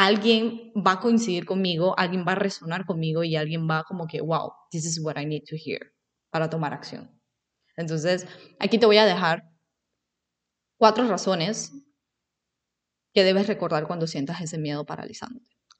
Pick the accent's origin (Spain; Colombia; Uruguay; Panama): Panama; de China, y mi familia es un tanto conservadora. Sin embargo, yo nací en Panamá y viví, mis papás sí me dieron mucho la libertad de vivir y experimentar muchas cosas y en parte me considero latina.